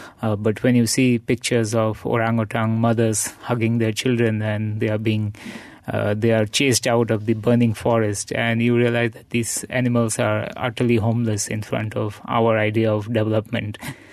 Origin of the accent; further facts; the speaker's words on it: India; And again, growing up in India, coming from that sort of traditional mindset, we have certain idea of the homeless